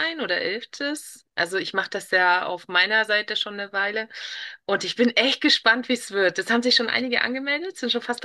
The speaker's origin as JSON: {"language": "German", "region": "Bavaria", "country": "Germany", "said": "Ich bin wohnhaft in Gieching, also ich komme aus der Münchner Ecke."}